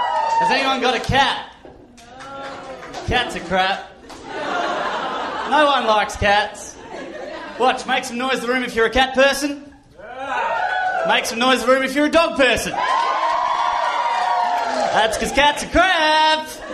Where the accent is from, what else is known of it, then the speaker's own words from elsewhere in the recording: Australia; I'm from Australia.